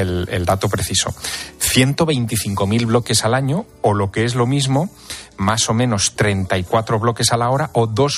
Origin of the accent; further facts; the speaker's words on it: Teruel, Aragon, Spain; Yo soy de Teruel, de una ciudad muy pequeñita.